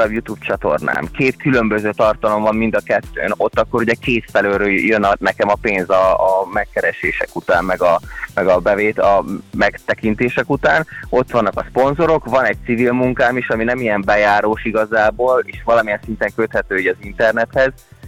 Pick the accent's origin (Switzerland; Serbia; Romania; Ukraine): Romania; Transylvania; now in Budapest, Hungary; én Erdélyből származom, kiköltöztem ide Budapestre